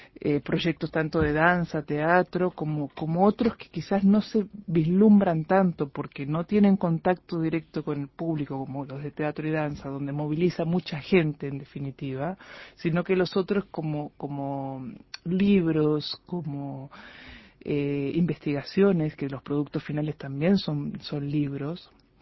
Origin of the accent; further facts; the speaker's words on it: Chile; now in Uruguay; Soy chilena.